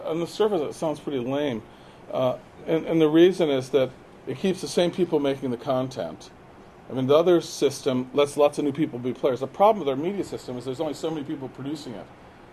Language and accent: English; Wisconsin, United States; In my home state of Wisconsin, both Gore and Bush each spent more than $6 million just in TV ads in that state